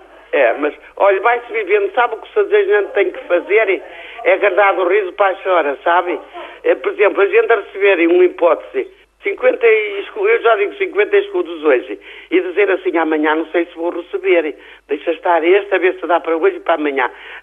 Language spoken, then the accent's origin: Portuguese; Barcelos, Braga, Portugal; Eu gosto muito da minha terra, muito. Tenho muito orgulho em ser de Barcelos, muito.